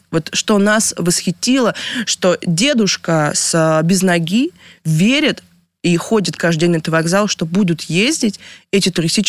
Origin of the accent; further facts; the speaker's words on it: Saint Petersburg, Russia; Вот мы семья из Санкт-Петербурга